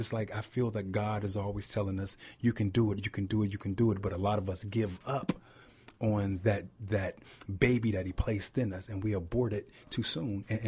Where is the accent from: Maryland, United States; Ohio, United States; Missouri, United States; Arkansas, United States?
Ohio, United States; Well, everyone growing up in Ohio, you know, the Ohio State University is the place to be.